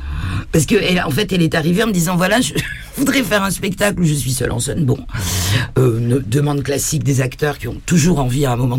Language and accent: French; Basque Country, France; Moi, je suis pas de Paris, je suis basque, donc j'étais très loin de la région parisienne.